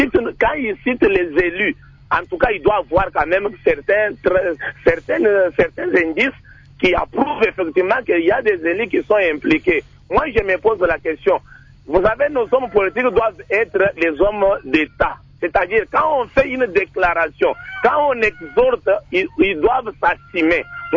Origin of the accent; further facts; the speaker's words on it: DR Congo; J'ai du mal en tant que Congolais.